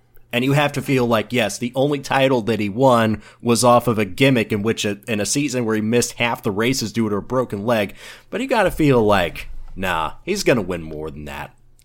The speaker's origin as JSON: {"language": "English", "country": "United States", "said": "Oh, just because I'm the American who lives in the Southeast, just because that I have to get to NASCAR coverage."}